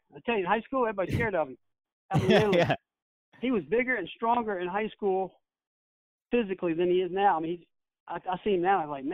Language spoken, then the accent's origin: English; Kentucky, United States; I'm from Kentucky, so now when I was at Oak Hill 2 years.